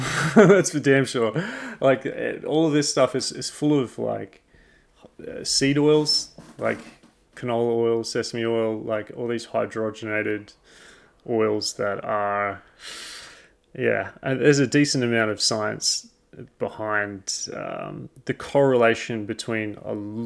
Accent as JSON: {"language": "English", "country": "Australia", "said": "I've got all the gear, but I'm hideously inexperienced being an Australian in ice."}